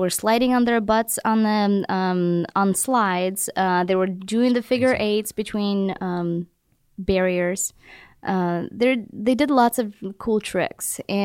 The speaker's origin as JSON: {"language": "English", "country": "Ukraine", "tie": "born there", "second_language": "English", "said": "I was born in Ukraine, and back then it was not even Ukraine, it was just... SSSR."}